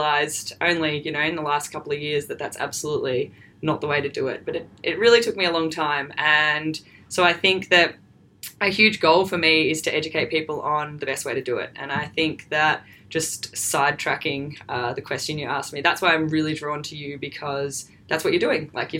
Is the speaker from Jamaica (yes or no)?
no; Melbourne, Victoria, Australia; but I guess I'm from Melbourne here.